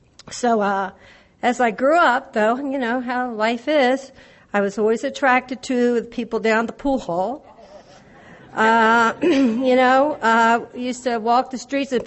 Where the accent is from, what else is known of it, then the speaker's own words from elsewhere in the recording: Delaware, United States; also born or lived in Nebraska; But I'm from Delaware. My father was a military person, and there's an Air Force base in Dover. So that's how I got to Delaware from Nebraska.